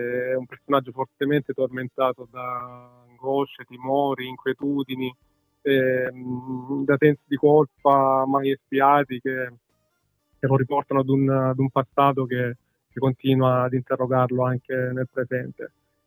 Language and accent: Italian; Guagnano, Apulia, Italy; un po' di anni fa io ho sempre vissuto a Guagnano, in provincia di Lecce, quindi diciamo sono molto legato alla mia terra.